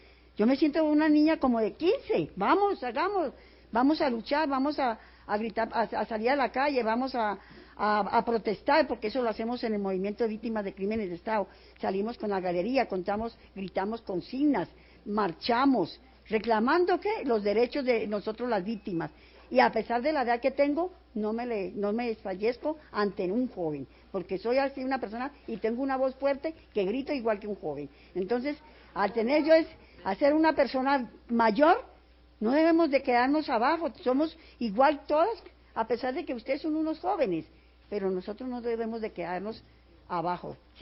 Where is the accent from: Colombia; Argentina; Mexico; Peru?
Colombia; La Guajira; soy de La Guajira